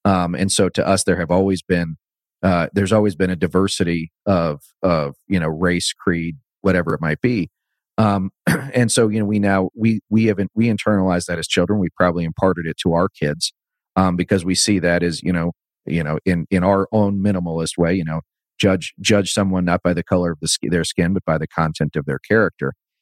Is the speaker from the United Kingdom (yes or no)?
no; Washington, District of Columbia, United States; maybe this was the nature of growing up around Washington, D.C., with diplomats, kids from every country, you know, every faith, African-Americans, Latinos.